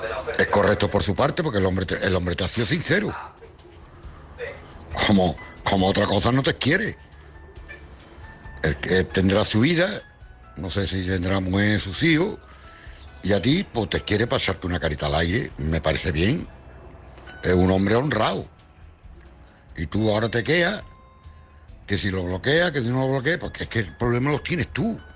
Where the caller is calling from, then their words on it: Cádiz, Andalusia, Spain; de Cádiz.